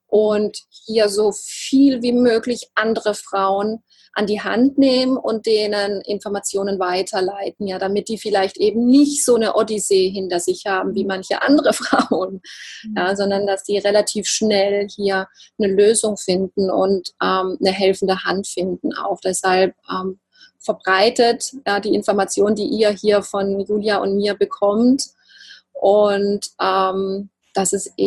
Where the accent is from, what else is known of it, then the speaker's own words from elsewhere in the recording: Baden-Württemberg, Germany; accent: Alemannic; Ich komme ja aus dem Alemannischen, aus dem Schwarzwalddorf